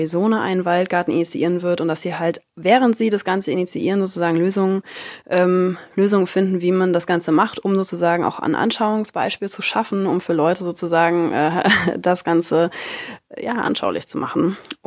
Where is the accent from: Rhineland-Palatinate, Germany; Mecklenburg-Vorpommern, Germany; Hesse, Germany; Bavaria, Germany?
Mecklenburg-Vorpommern, Germany; Rostock